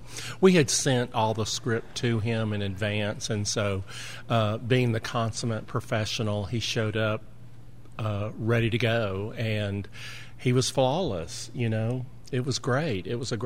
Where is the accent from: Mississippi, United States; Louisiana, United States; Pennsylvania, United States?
Louisiana, United States; Shreveport; That's where I'm from as well. We both live and work in Shreveport.